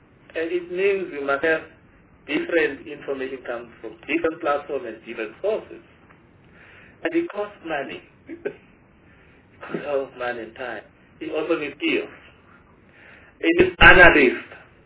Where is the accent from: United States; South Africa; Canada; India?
South Africa; as a South African who knows the limitation of resources, we couldn't keep quiet